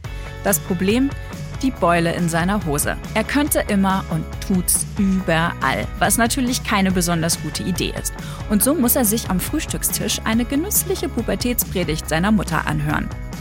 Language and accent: German; Lower Saxony, Germany; Also ich komme aus Niedersachsen, vielleicht ist es da normaler als in Bayern.